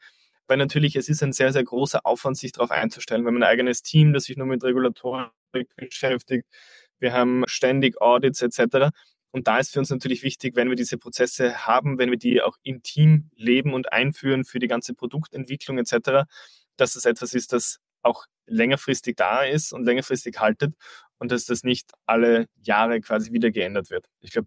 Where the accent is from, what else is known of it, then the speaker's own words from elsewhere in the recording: Austria; accent: slight Austrian; ich komme jetzt nicht unbedingt aus Hamburg, sondern habe einen leicht österreichischen Einschlag.